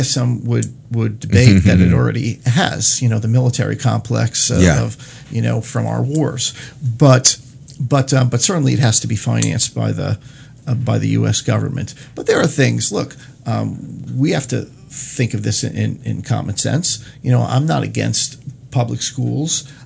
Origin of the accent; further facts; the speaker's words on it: Yonkers, New York, United States; When I grew up in Yonkers, New York, we had vocational training throughout all of our schools.